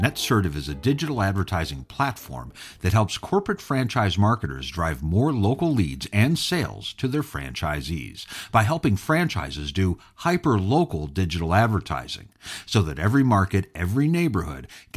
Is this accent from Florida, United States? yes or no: no; Chicago, Illinois, United States; And then after that, we go to my hometown of Chicago, April 17th and 18th.